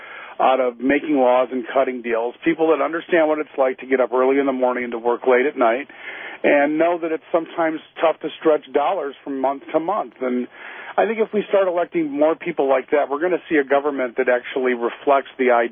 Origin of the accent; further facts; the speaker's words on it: United States; as an American, as somebody that's proud to call myself an American